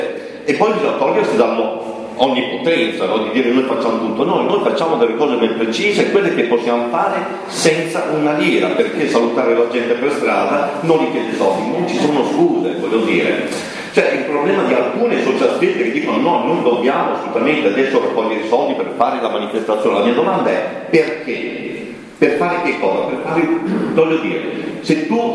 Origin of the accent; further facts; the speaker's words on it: Bologna, Emilia-Romagna, Italy; moved away as an adult; now in Trieste, Italy; sono andato a Trieste 20 anni fa, ho 41 anni, eccetera eccetera, per vari motivi familiari, adesso io voglio tornare a Bologna